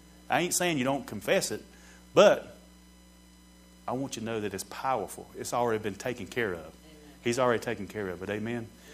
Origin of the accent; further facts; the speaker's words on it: the South, United States; born there; I was born in the South. If anybody listens to this on the internet, we from the South down here.